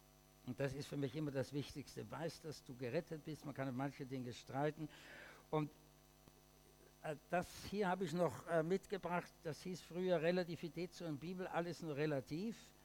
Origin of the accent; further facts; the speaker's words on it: Austria; ich als Österreicher natürlich deswegen auch besonders sensibel des Katholizismus.